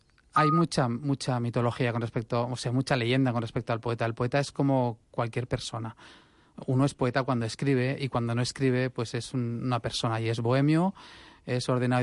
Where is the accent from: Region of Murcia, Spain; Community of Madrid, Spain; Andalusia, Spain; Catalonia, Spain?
Catalonia, Spain; Barcelona; now in Terrassa, Spain; Nací en Barcelona y estuve viviendo en Barcelona hasta el año 2000, que me trasladé por temas medio sentimentales, medio hipotecarios a Tarrasa.